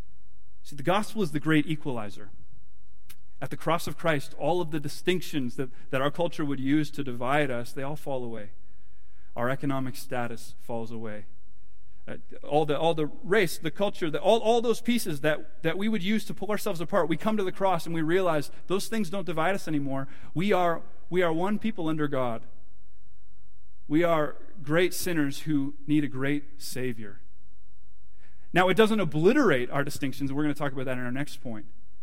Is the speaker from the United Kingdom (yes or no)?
no; Canada; I'm still a man. My wife's still a woman. I'm still a Canadian